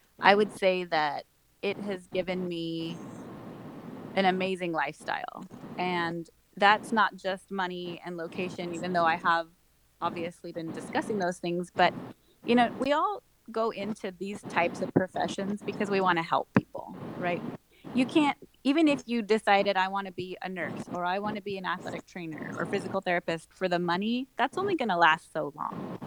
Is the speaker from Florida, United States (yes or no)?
no; Albuquerque, New Mexico, United States; So I love New Mexico. I'm from Albuquerque, but I don't want to go live in a small, city in New Mexico.